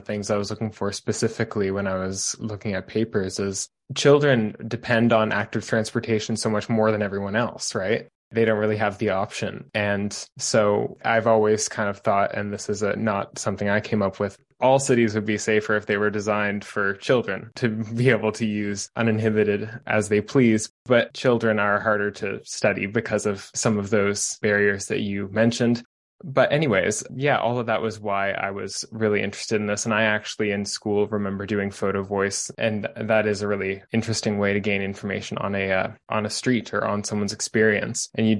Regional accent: Canada; also born or lived in Toronto / Vancouver; I'm from Canada and I've lived in Toronto and Vancouver

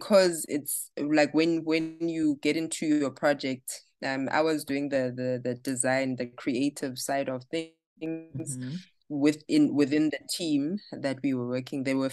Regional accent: KwaThema, Gauteng, South Africa; now in Johannesburg, South Africa; I am from Kwatema. In the East Rand, living in Joburg.

